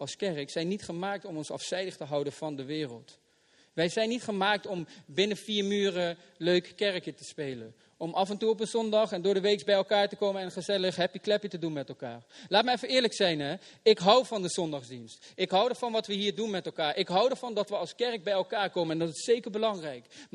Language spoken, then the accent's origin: Dutch; North Brabant, Netherlands; Ik ben een Brabander. En in de meeste gevallen, nu doe ik het weer. Als ik ergens kom, dan zal ik ook duidelijk laten weten dat ik een Brabander ben. Ik ben gewoon trots om een Brabander te zijn.